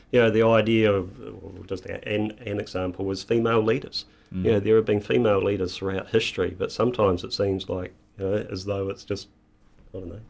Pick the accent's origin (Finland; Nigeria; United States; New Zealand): New Zealand; now in London, United Kingdom; I'm a Kiwi in London.